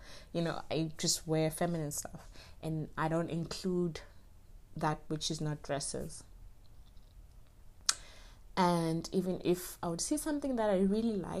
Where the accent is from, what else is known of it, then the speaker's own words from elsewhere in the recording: Soweto, Gauteng, South Africa; So growing up in Soweto, my pyramids were kind of limited.